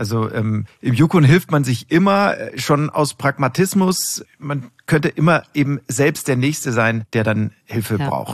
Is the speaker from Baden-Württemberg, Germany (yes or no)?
no; Munich, Bavaria, Germany; ich komme aus München.